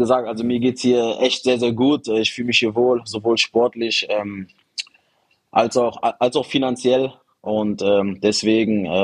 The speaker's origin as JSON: {"language": "German", "country": "Germany", "tie": "born or raised there", "moved": "yes", "said": "Ich bin ja auch in Deutschland geboren, aufgewachsen."}